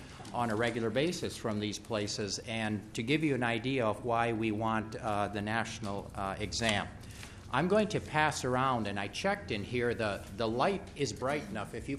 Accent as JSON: {"language": "English", "town": "Rochester", "region": "Minnesota", "country": "United States", "said": "I am from Rochester, Minnesota. I, like Linda, am a registered radiologic technologist. I have been a radiologic technologist in Minnesota for 37 years."}